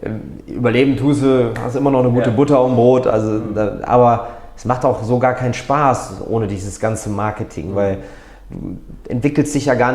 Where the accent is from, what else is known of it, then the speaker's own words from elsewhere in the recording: Cologne, North Rhine-Westphalia, Germany; Ich bin auch eine Kölsche Jung